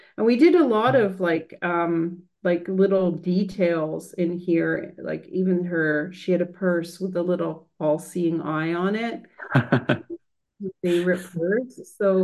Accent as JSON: {"language": "English", "region": "Ontario", "country": "Canada", "said": "I'm from Ontario, which is not far from Michigan, right next door."}